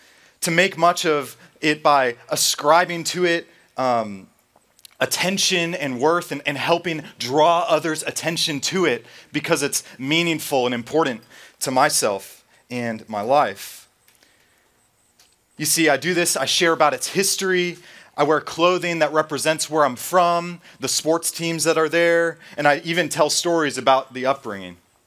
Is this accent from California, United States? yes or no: no; Massachusetts, United States; growing up in Massachusetts, which is where I'm from, I learned from a young age that there is much to make of New England, of my homeland.